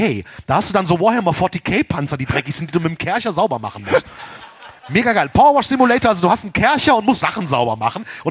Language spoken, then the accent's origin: German; Erkrath, North Rhine-Westphalia, Germany; ich komme aus Erkrath, da gibt's ja relativ viele Höfe